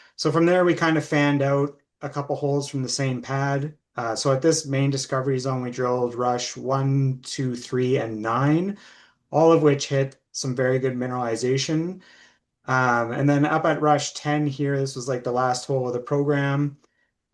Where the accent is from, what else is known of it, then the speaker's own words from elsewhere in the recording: Saskatchewan, Canada; And we're both from Sask